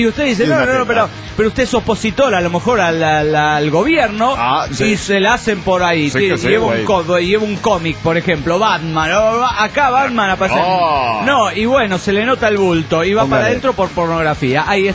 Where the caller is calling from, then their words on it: Mendoza, Argentina; No sé si soy K de Mendoza, Argentina.